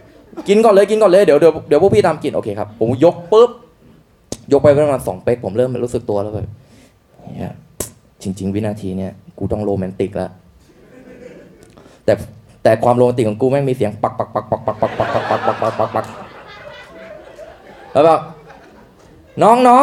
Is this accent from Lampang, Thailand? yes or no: no; Hat Yai, Songkhla, Thailand; โอ้ผมเด็กใต้ครับเหรอเด็กที่ไหนเนี่ยบอกหัดใหญ่ครับสงขลา